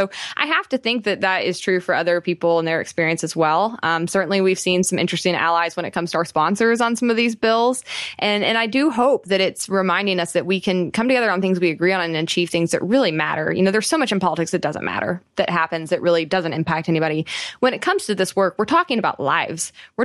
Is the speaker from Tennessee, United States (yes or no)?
yes; Tennessee, United States; being a Southerner from Tennessee and having lived there